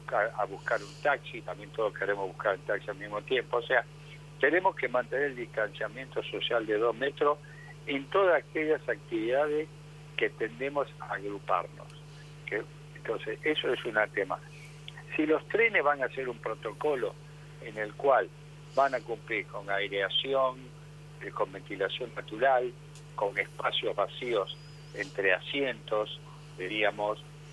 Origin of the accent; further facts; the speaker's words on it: Argentina; Y bueno, somos argentinos